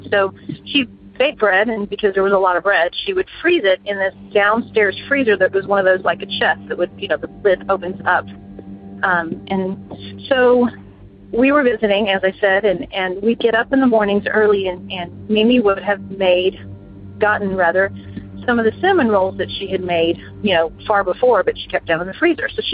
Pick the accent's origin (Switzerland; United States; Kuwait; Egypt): United States; Houston, Texas; I'm from Houston, Texas.